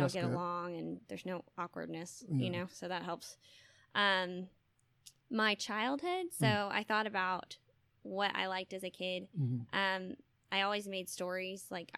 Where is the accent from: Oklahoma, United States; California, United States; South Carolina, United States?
Oklahoma, United States; Tulsa; also born or lived in Texas; Well, yes, I'm from Tulsa. I've been there, aside from 2 years in Texas, I've been in Oklahoma my whole life, so about 25 years.